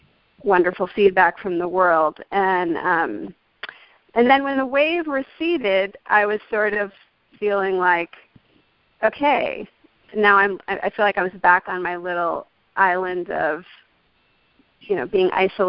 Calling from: Massachusetts, United States; I'm calling from Massachusetts.

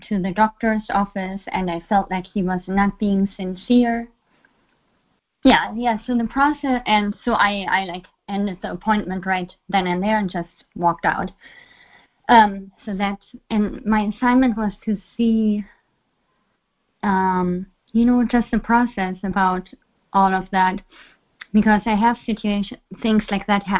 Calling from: Seattle, Washington, United States; from Seattle.

